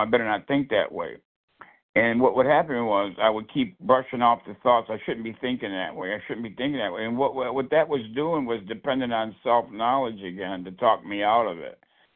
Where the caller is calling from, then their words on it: Buffalo, New York, United States; I'm calling in from Buffalo, New York, Western New York, and I'm a compulsive overeater.